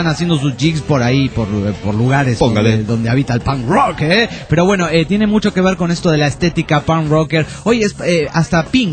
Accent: Bogotá, Bogotá D.C., Colombia; de Bogotá.

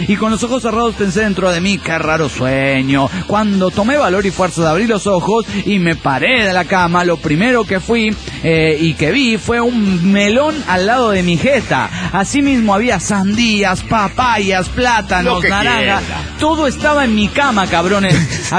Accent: Cochabamba, Bolivia; de Cochabamba, Bolivia.

